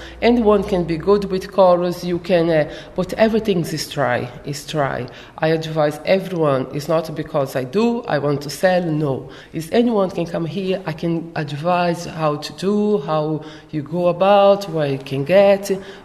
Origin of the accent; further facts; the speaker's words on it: Brazil; English is a second language; Even I'm from Brazil. My house in Brazil, I used to paint everything.